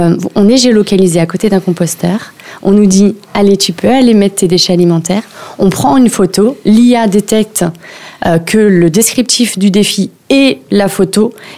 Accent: Soisy-sous-Montmorency, Île-de-France, France; Alors moi, je suis de Soisy, donc Soisy sous Montmorency

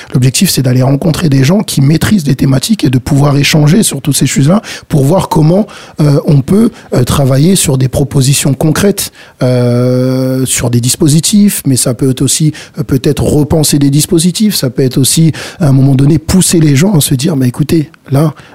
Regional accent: Cergy, Île-de-France, France; C'est vrai que je suis de Cergy

